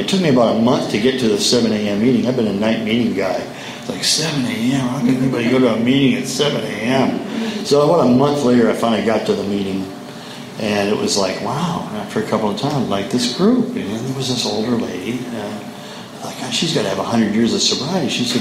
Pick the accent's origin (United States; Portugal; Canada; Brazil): Canada; I'm from Canada, they know how to drink.